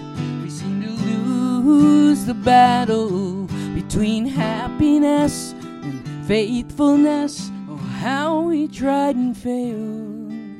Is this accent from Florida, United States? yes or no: yes; Florida, United States; I'm from the Southeast. I'm from South Florida.